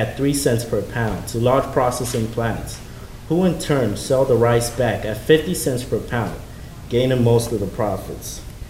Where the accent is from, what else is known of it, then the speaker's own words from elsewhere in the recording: Ghana; I was born and raised in Ghana, a small country in West Africa, with a population of about 25 million.